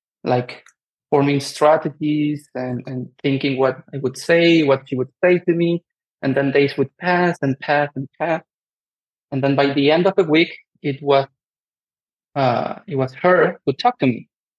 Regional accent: Venezuela; now in Copenhagen, Denmark; I'm currently in Copenhagen, Denmark. I've been living here for 10 years, but originally I am from Venezuela.

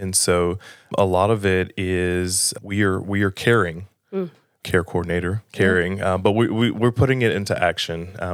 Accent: Spartanburg, South Carolina, United States; And I'm originally from Spartanburg, the youngest of five.

